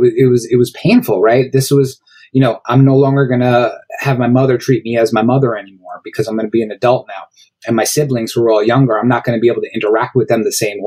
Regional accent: New York, United States; And I grew up in New York, so I went to lots of bar mitzvahs.

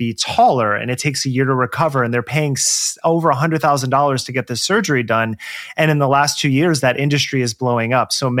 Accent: New Jersey, United States; also born or lived in New York City / Los Angeles; now in Portland, United States; I grew up in Jersey, but I lived in New York City working in media. And then I moved to LA for similar reasons as you.

